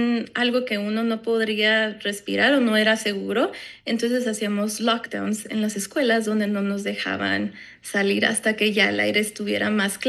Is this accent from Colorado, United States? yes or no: yes; Commerce City, Colorado, United States; yo crecí en Commerce City y una de las cosas que siento que Commerce City es afectado es por las fábricas